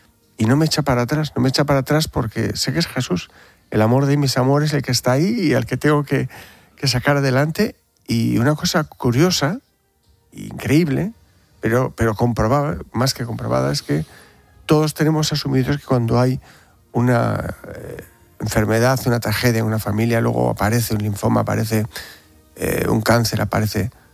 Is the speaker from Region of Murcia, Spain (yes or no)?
no; Bilbao, Basque Country, Spain; bueno, yo no quiero decir que soy de Bilbao por no impresionar